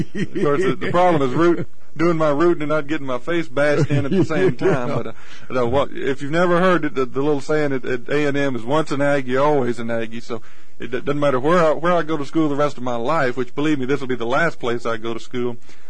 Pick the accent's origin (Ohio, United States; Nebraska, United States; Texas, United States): Texas, United States; first of all, I was brought up in East Texas. We barely grow bluebonnets mm-hmm. over there.